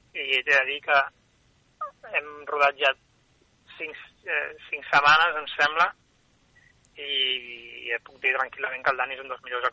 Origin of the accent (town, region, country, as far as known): Barcelona, Catalonia, Spain